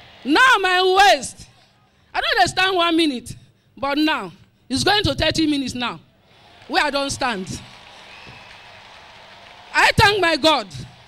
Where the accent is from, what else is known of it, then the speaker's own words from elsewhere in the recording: Kedre, Rivers, Nigeria; I'm from Kedre town, Gokana.